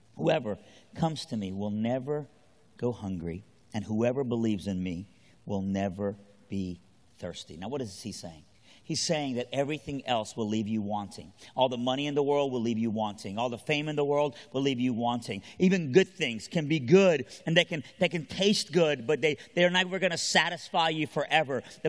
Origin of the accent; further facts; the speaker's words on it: Lynchburg, Virginia, United States; but I'm a Southerner. And honestly, what we call what we're about to read is in the South is fighting words, y'all.